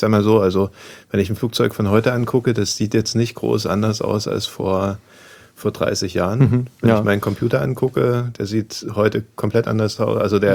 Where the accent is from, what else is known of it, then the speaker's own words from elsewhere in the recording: East Germany, Germany; aber ich bin ja im Osten groß geworden